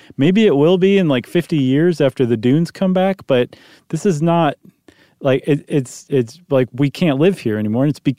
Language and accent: English; Ohio, United States; No. I grew up in Ohio. We didn't have that.